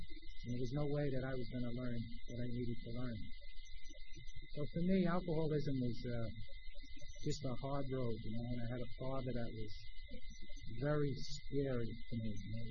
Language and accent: English; New York City, New York, United States; You know, I think alcohol taught me one thing growing up in Brooklyn as a young kid.